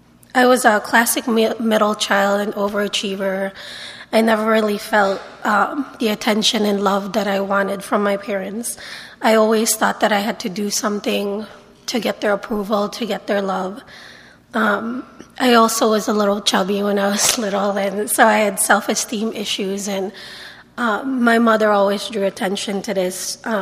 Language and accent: English; Philippines; born there; I was born in the Philippines. My mom works, so I grew up with nannies all my life. My father was already working in Saudi Arabia, so from the start, I grew up without my dad. My mother was a devout Catholic